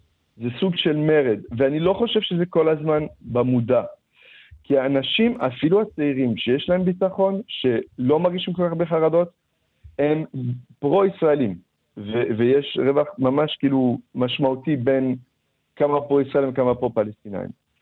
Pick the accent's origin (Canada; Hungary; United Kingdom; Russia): Canada; now in Israel; גדלתי בקנדה והייתי חשוף אליו מאוד מאוד מוקדם